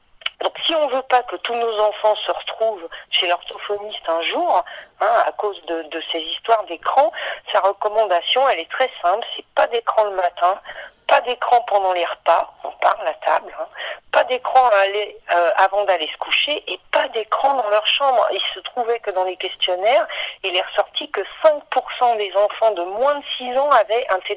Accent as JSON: {"language": "French", "region": "Brittany", "country": "France", "said": "comme je suis bretonne, je salue"}